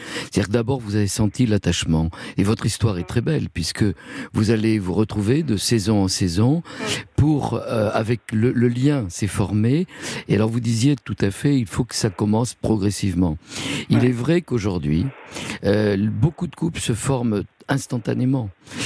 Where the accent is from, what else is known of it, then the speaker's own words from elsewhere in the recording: Bordeaux, Nouvelle-Aquitaine, France; je suis de Bordeaux et effectivement on ne doit pas mettre d'eau dans son vin.